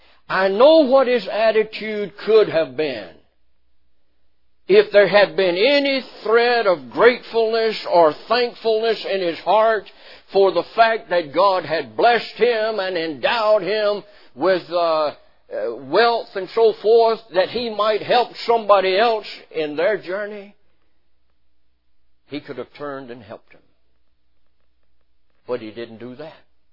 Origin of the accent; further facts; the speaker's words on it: North Carolina, United States; born there; But I was born in the Bible Belt in eastern North Carolina, between Kinston and New Bern, a little town that had one blinker light, 800 population, one city limit sign